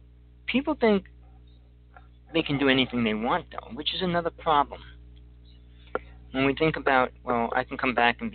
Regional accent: New Jersey, United States; I grew up in Jersey, and the temperatures used to reach 100 there.

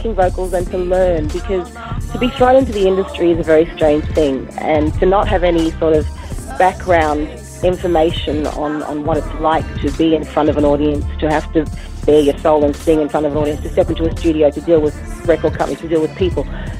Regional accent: Australia; I think growing up in Australia, I had a great kind of dictionary of music, but also having a mother who had an American connection

